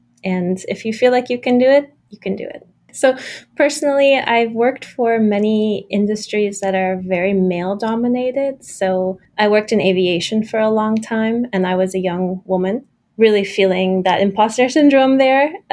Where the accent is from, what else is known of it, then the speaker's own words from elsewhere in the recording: Canada; also born or lived in Brussels / England; now in Berlin, Germany; I'm originally from Canada. I've been in Berlin for almost 20 years. I've also lived in Brussels for a few years and England as well, but I like to call Berlin my home now.